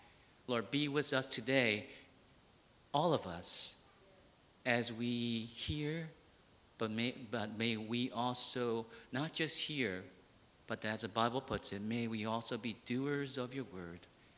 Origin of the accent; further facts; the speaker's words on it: New Jersey, United States; But growing up in New Jersey, there was some of that around.